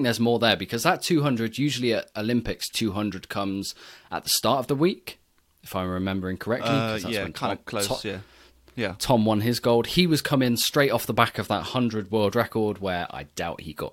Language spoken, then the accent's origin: English; United Kingdom; we do focus on British swimming a lot because we are British. We like to promote our home nation as much as we can.